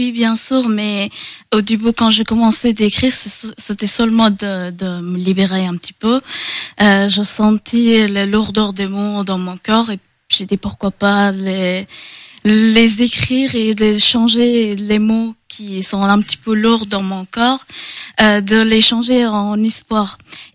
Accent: Afghanistan; moved away as an adult; now in Angers, France; je viens d'Afghanistan en 2022 et je fais les études de médecine aujourd'hui à Angers.

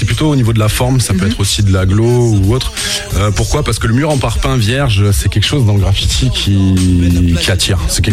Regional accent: Montpellier, Occitanie, France; On on était sur la région de Montpellier, parce que je suis issu de, originaire de Montpellier.

